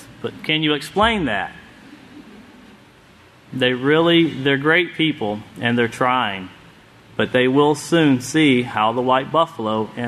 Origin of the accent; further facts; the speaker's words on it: Cherokee, North Carolina, United States; When I grew up in North Carolina, I grew up right at Cherokee. A lot of my family were from there.